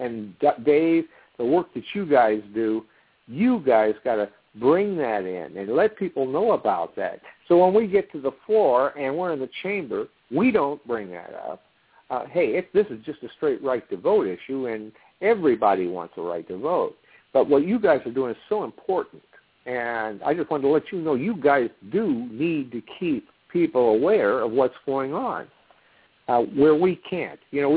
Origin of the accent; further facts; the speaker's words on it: California, United States; Here, I'm a conservative. I'm from California.